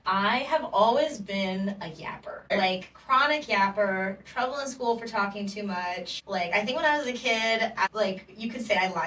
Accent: Jamaica; I'm Jamaican. My dad's from New York, too. Small world.

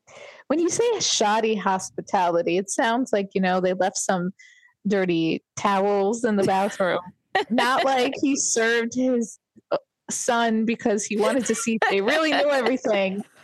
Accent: New York City, New York, United States; And I, as a New Yorker, I find it to be strange, because we New Yorkers were very annoying.

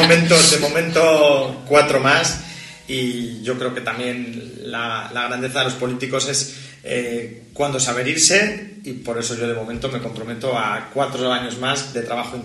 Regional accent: Villamuriel de Cerrato, Castile and León, Spain; Para mí, pues mi pueblo, que es Villa Muriel de Cerrato.

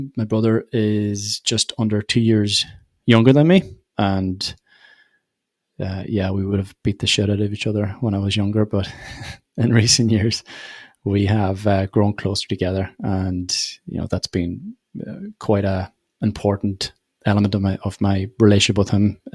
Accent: Ulster, Ireland; now in Sligo, Ireland; So I've been living in Sligo for about 15 years now. I come from Donegal, which is about 200 miles north of this.

